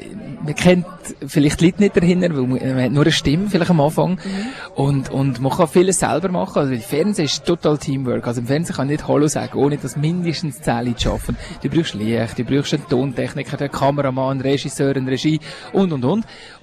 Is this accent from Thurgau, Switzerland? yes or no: no; Bern, Switzerland; now in Zurich, Switzerland; ich fühle mich total als Walliser. Meine Familie, meine Wurzeln, das ist alles Wallis. Bin aber zu Bären aufgewachsen